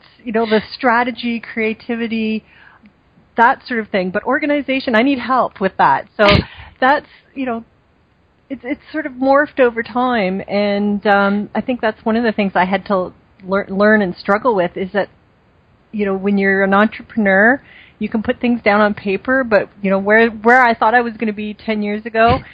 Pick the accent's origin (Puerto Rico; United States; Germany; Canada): Canada; first of all, I'm Canadian, and, we're kind of, very, very demure and polite